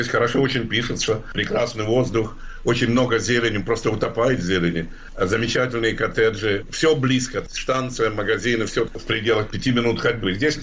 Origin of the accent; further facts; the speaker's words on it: Kharkiv, Kharkiv Oblast, Ukraine; даже вот моего родного города Харькова